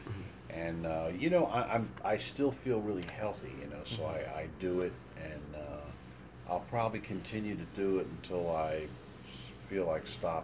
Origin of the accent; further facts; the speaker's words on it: Philadelphia, Pennsylvania, United States; now in Topanga, United States; Originally, I'm from Philadelphia, you know.